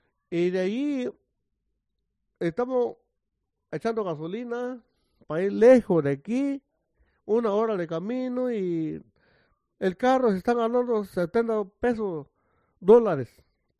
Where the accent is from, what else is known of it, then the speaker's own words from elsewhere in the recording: Oaxaca, Mexico; also born or lived in Ensenada, Mexico; Bueno, entonces yo vengo de Oaxaca a buscar mi vida, a trabajar y llegué Ensenada, Baja California, México. Y de ahí me vine para acá.